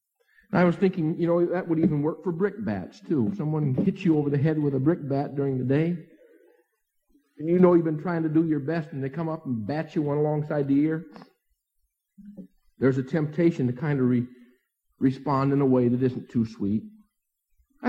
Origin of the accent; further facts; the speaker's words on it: Akron, Ohio, United States; My dad was telling me about a fellow I grew up with back in Akron First Church